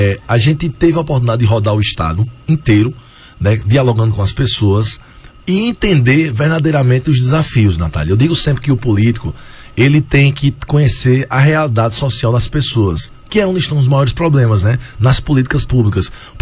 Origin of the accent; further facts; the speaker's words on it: Caruaru, Pernambuco, Brazil; Eu nasci em Caruaru, meus filhos todos são caruaruenses, moram em Caruaru, né? Apesar de tudo que hoje a gente tem, eu nunca saí de Caruaru.